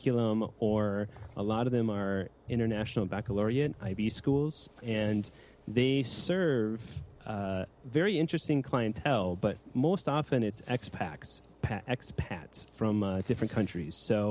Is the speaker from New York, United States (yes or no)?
no; Minnesota, United States; now in Japan; I grew up in Minnesota, actually, before venturing to Japan.